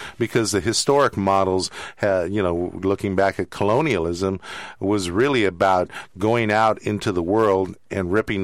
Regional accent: Richmond, California, United States; Yeah, well, I mean, I grew up in Richmond all my life

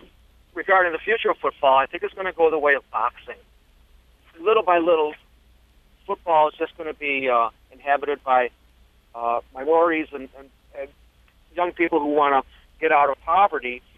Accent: Buffalo, New York, United States; now in Brighton, United States; I'm just a fair weather fan living here, but I'm from Buffalo.

